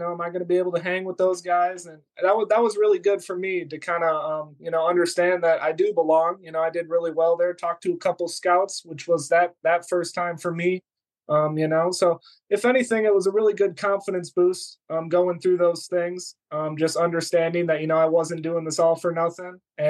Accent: Michigan, United States; Obviously, I'm from Michigan, big Lions fan

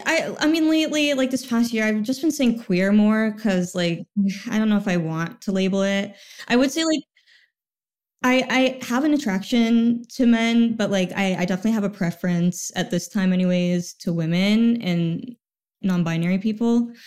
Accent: Mazomanie, Wisconsin, United States; Mazomany.

